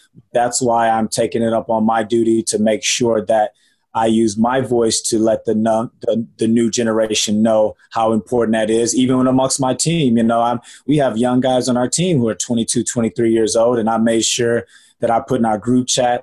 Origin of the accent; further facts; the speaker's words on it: Katy, Texas, United States; I'm from Katy, Texas.